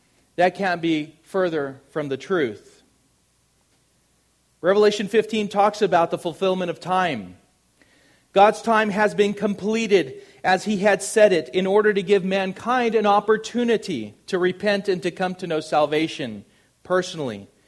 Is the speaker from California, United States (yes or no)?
yes; Colton, California, United States; You know, growing up in Colton and going to Colton High and taking part in the great activities that I participated